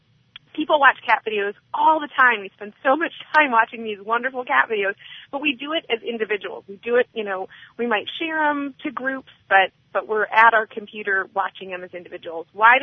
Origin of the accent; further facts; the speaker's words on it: Ann Arbor, Michigan, United States; she's exhibited across the country, including my hometown of Ann Arbor.